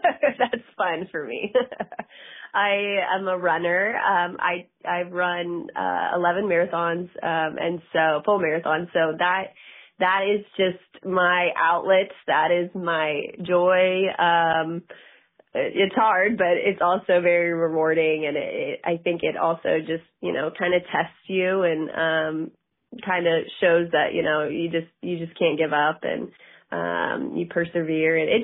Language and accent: English; Derby, East Midlands, United Kingdom; obviously I'm from Derby, and so just local spots